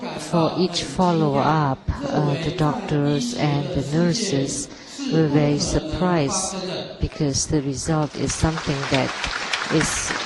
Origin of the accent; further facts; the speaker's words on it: Kobe, Hyogo, Japan; English is a second language; It's my first time here. I came from Kobe, Japan, and the spiritual chapter there.